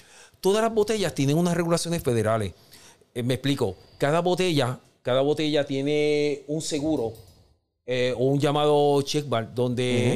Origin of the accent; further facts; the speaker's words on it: Ponce, Puerto Rico; que era de Ponce, que era de mi pueblo Ponce, ajá.